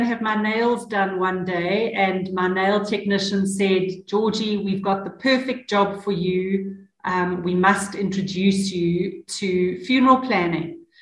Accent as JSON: {"language": "English", "town": "Durban", "region": "KwaZulu-Natal", "country": "South Africa", "tie": "born or raised there", "said": "I'm actually originally from Durban in KZN. I went to many, many schools, started off in Hillcrest and ended up in Ishawi at a boarding school."}